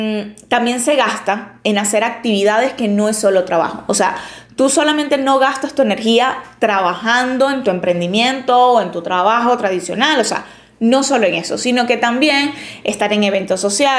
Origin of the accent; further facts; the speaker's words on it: Venezuela; se come en Navidad aquí en mi país, en Venezuela